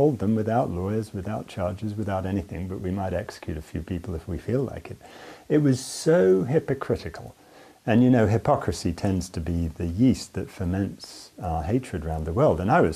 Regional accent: United States; here we are as a nation, and I speak as an American here

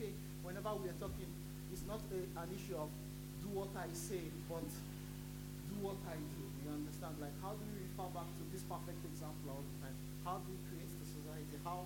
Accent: Nigeria; I'm from Nigeria

